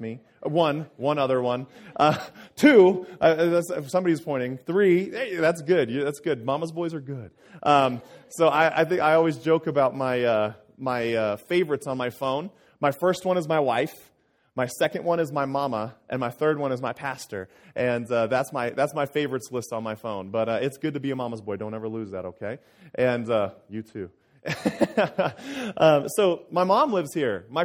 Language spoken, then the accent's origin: English; Sparks, Nevada, United States; We grew up in this community right here. We grew up in Sparks, and right down the road, I think I could see my house from your guys' parking lot, actually.